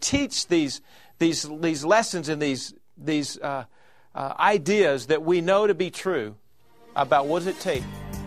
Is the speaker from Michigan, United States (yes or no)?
no; Texas, United States; As I grew up in Texas, these were questions that began to emerge in my mind as I was on this search of what does it take to reach your fullest potential in life.